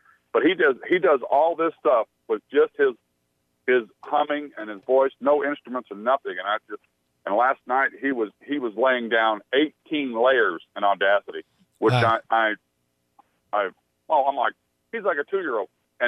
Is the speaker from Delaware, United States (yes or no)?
no; Missouri, United States; also born or lived in Louisiana; now in Nebraska, United States; because I was raised in Missouri and Louisiana and all that stuff, and everything in Nebraska is where I moved to in 82, and I say Warsh instead of Wash.